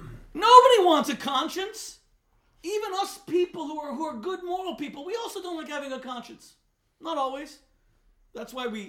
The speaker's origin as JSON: {"language": "English", "town": "Miami Beach", "region": "Florida", "country": "United States", "tie": "born or raised there", "also_born_or_lived": "Los Angeles, United States", "said": "was actually born in a Cedars of Lebanon hospital in Los Angeles, California. But right near where I grew up in Miami Beach, Florida, there's a giant Mount Sinai."}